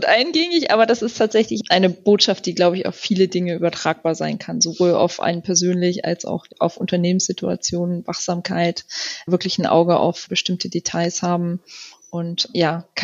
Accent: Burgdorf, Lower Saxony, Germany; Also ich habe tatsächlich als Schülerin schon sämtliche Informatikbücher der Stadtbibliothek Burgdorf, meiner Heimatstadt, gelesen.

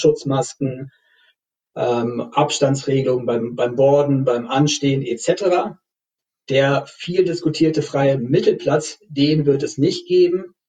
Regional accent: Berlin, Germany; Als Berliner muss man sich ja auch beeilen, wenn man nochmal aus Tegel rausfliegen möchte.

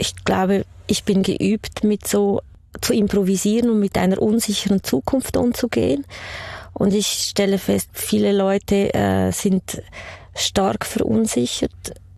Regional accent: Poland; now in Switzerland; Also ich bin ursprünglich aus Polen, ich bin Immigrantin und ich hatte schon einen sehr schweren Start hier in der Schweiz.

